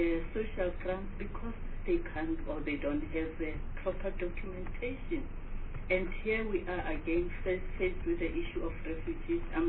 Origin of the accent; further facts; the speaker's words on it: Gauteng, South Africa; I'm from Gauteng